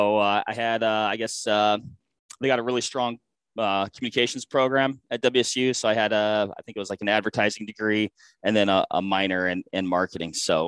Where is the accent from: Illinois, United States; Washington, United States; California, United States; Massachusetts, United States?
Washington, United States; So I finished up school there, had a couple outdoor retail jobs at a couple really cool shops. One of them, Outdoor Emporium in downtown Seattle.